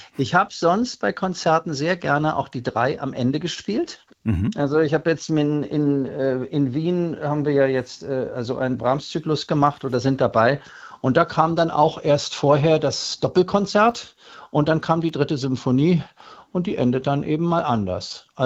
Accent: Berlin, Germany; Na, ich bin ja hier zu Hause. Ich bin ja aus Berlin und ich wohne ja die ganze Zeit hier gewohnt.

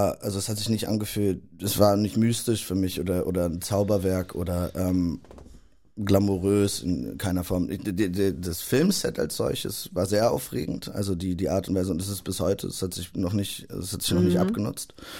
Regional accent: Berlin, Germany; Es erinnert mich voll an meine Jugend in Berlin.

